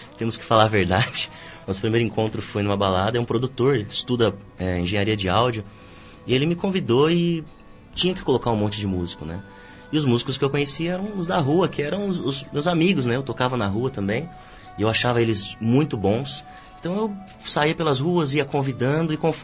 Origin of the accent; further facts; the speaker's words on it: Brazil; moved away as an adult; Não estava nos meus planos quando eu saí do Brasil, né? Eu saí para estudar e para ver como que era o cenário europeu.